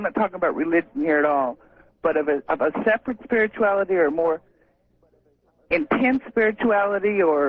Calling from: Moscow Mills, Missouri, United States; from Moscow Mills.

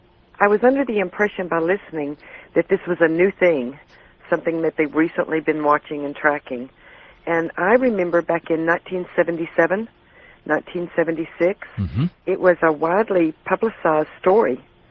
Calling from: Angleton, Texas, United States; I'm calling from Angleton, Texas.

